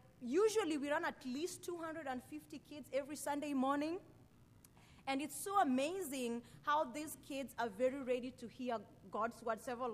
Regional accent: Kenya; And I am from Kenya, which is just the South Sudan is northwest of Kenya, so it's not far away from home

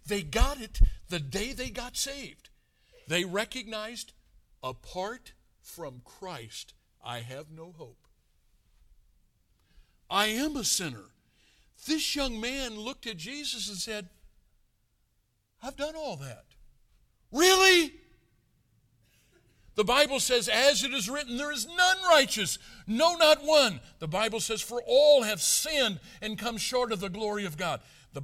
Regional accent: Chicago, Illinois, United States; I'm a guy from Chicago, Illinois.

